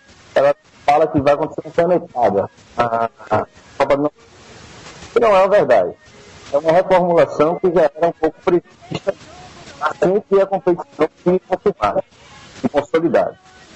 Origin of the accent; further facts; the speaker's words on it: Northeast Region, Brazil; para além de ser brasileiro, também somos nordestinos